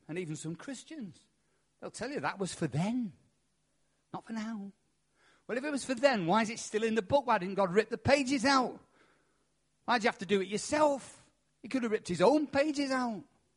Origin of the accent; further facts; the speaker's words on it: England, United Kingdom; I mean, I'm not an Arab, am I? I'm English.